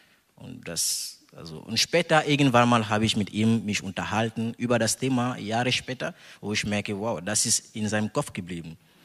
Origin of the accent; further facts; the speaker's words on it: Togo; German is a second language; In Togo, in meiner Heimat, da sind so viele Sachen, die ich nicht mochte.